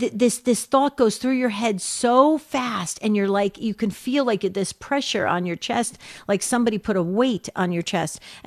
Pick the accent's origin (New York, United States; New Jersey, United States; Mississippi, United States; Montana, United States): New Jersey, United States; because I was in Arizona, but I'm from Jersey. So my part of my family, friends, everybody is still in Jersey.